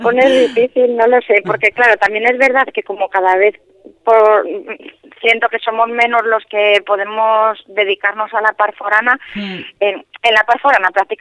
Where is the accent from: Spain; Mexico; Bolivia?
Spain; Madrid, Community of Madrid; Un hotel que yo como madrileña veía desde la calle así de lejos, ¿no?